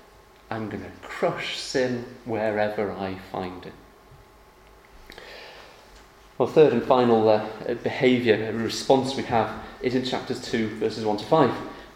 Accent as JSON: {"language": "English", "region": "England", "country": "United Kingdom", "said": "because I'm an Englishman and I'm in Wales"}